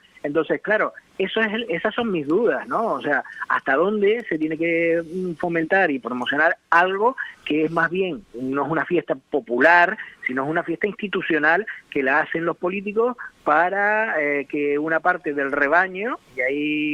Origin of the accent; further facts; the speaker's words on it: Breña Alta, Canary Islands, Spain; yo recuerdo en el barrio de la Concepción, de donde soy natural, ahí en La Palma, en Breña Alta